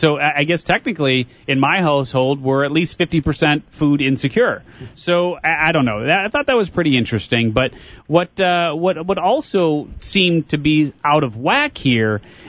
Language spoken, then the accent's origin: English; Illinois, United States; So back to my home state, good old Illinois.